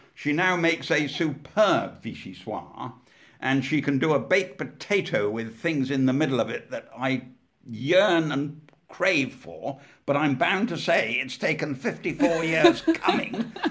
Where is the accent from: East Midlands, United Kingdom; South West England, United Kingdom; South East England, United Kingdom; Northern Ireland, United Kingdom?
South West England, United Kingdom; Weston-super-Mare; Well, I come from Weston-super-Mare in Somerset, and we had a fish and chip shop